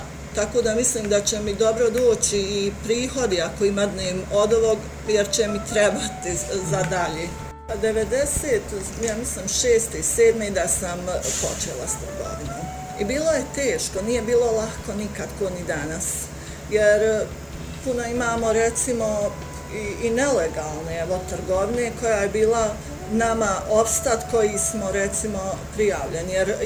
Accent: Kakanj, Federation of Bosnia and Herzegovina, Bosnia & Herzegovina; dolazim iz Kaknja. Živim u prigradskom području, 2 km od Kaknja.

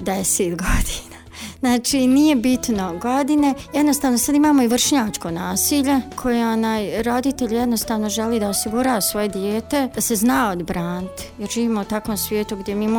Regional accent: Neum, Federation of Bosnia and Herzegovina, Bosnia & Herzegovina; moved away; ja sam izbjegla iz Neuma

